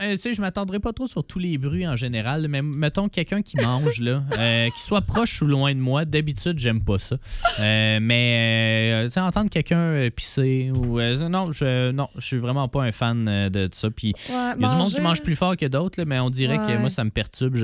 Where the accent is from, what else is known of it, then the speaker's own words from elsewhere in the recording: Valleyfield, Quebec, Canada; now in Sherbrooke, Canada; ta ville qui est rendue la mienne, en fait. Moi, je viens de Valleyfield, une petite ville.